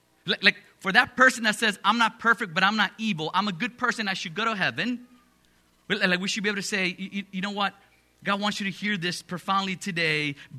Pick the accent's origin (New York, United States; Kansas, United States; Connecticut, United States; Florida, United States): Florida, United States; Miami; also born or lived in Dominican Republic; I was born in the Dominican Republic, raised in Miami, Florida.